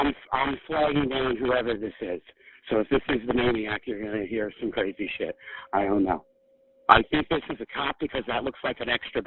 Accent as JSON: {"language": "English", "region": "New York", "country": "United States", "said": "I'm from New York. I'm walking down the street with a picture of my sweetheart."}